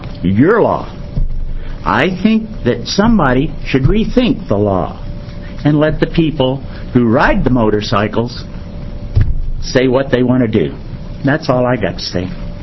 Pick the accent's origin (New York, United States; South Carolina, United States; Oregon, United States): Oregon, United States; Myrtle Creek; I'm from Myrtle Creek, Oregon.